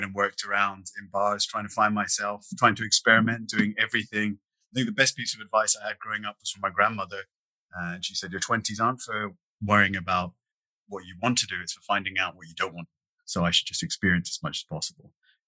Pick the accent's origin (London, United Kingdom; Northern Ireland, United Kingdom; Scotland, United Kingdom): Scotland, United Kingdom; I grew up very rurally in Scotland.